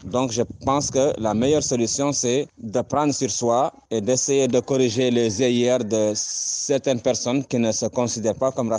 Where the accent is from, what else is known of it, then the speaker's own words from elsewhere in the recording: Mauritania; je suis de la Mauritanie, le pays où il y a les Haratins, les descendants d'esclaves.